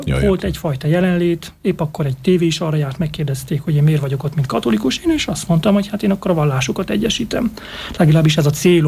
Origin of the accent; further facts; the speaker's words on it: Csíkszentmiklós, Harghita, Romania; Én Csíkszentmiklósi, és hát ugye Csíksomlyó mellett egy kis falu, ott keresztény gyökereim vannak, tehát olyan értelemben, hogy keresztény családban születtem